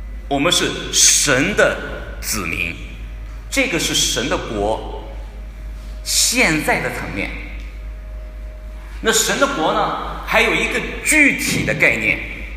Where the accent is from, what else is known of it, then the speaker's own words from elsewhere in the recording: China; 今天我们这些生活在海外的中国公民。我之所以称为中国人，不是因为我生活在中国，而是我有一个中国的护照，我是一个中国人